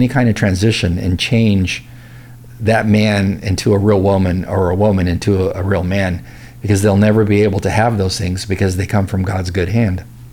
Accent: California, United States; What's impacting even mathematics, like in my home state of California?

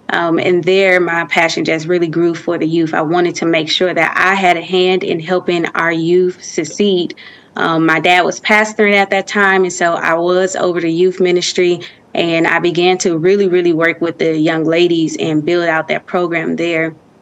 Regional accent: Milwaukee, Wisconsin, United States; I'm actually from Milwaukee, Wisconsin. So I did my undergrad at Marquette University, and I was getting my criminology and law studies degree.

